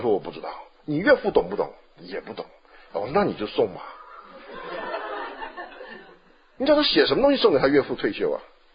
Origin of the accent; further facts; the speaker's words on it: China; 像我们中国人追封一样